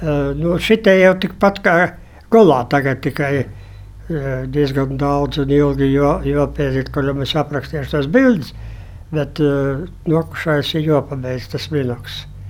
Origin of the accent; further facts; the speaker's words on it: Latgale, Latvia; moved away as an adult; To es 60 gadus esmu projām no Latgales, bet es savai dzimtajai pusē izdarīju to, ko viņš nespēja izdarīt.